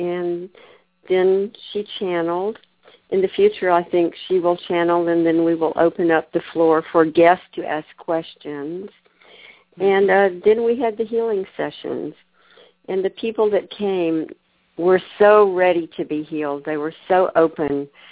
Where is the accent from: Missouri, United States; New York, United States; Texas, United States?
Texas, United States; I say y'all because I'm from Texas